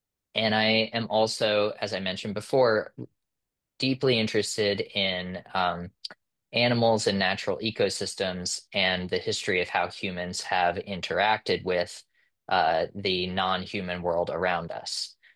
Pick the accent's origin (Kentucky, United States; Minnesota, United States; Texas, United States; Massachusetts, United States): Kentucky, United States; Louisville; I grew up in Kentucky primarily, and you know, my family lived in the city of Louisville, and so I didn't grow up on a farm or anything out in the country